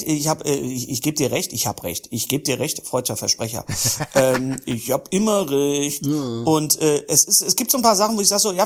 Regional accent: North Rhine-Westphalia, Germany; Und da mache ich mir als Wessi natürlich auch Gedanken, wenn ich so sage, wo komme ich eigentlich her? Ich komme ja auch nicht, ich sage ja auch nicht, ich bin Nordrhein-Westfale. Oder ich würde auch nie sagen, ich komme aus Nordrhein-Westfalen

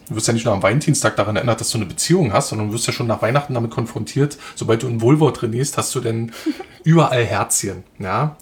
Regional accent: Berlin, Germany; ich bin Berliner

